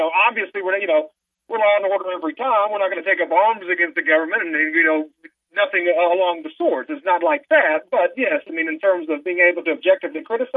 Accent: Southern United States, United States; I'm a Southerner first.

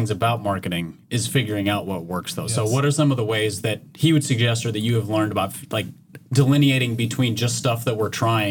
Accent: Minnesota, United States; Well, I'm from Minnesota originally, so I don't think highly of anything in Iowa.

